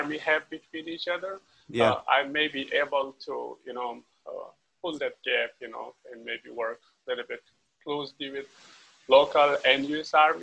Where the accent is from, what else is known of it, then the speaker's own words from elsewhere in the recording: Afghanistan; now in United States; and originally I'm from Afghanistan, but now I call myself as American since I got my citizenship last year.